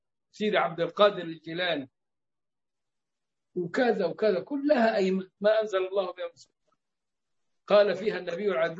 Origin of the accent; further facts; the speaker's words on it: Egypt; نحن كمصريين